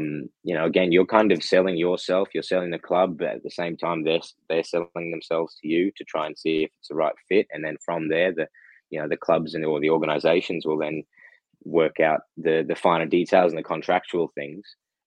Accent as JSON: {"language": "English", "country": "Australia", "said": "I mean, I came from Australia."}